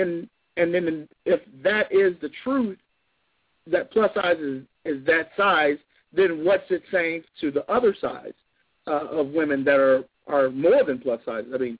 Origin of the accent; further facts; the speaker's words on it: Louisiana, United States; I mean, I grew up in Louisiana, so everything was based on skin color.